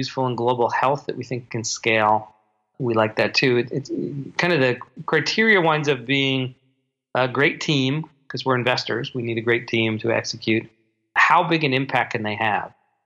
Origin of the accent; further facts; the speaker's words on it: Bainbridge Island, Washington, United States; I wound up discovering this business school that's based on my hometown. I live on Bainbridge Island outside of Washington.